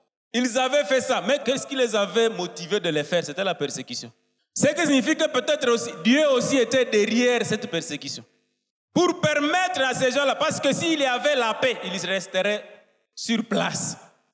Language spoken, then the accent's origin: French; Goma, North Kivu, DR Congo; Comme il règne chez moi à Goma ville